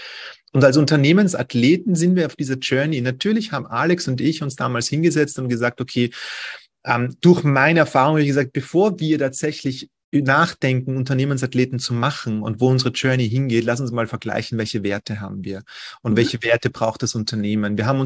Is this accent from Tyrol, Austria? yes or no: no; Vienna, Austria; ich komme aus Wien.